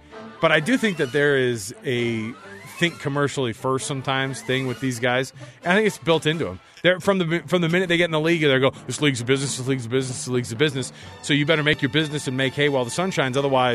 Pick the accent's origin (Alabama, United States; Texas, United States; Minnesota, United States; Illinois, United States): Texas, United States; I grew up in Texas too.